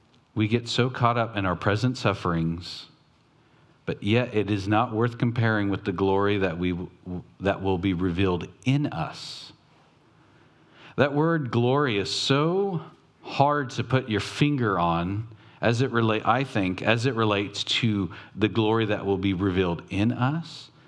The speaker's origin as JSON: {"language": "English", "town": "Long Beach", "region": "California", "country": "United States", "tie": "born or raised there", "said": "So I grew up in North Long Beach."}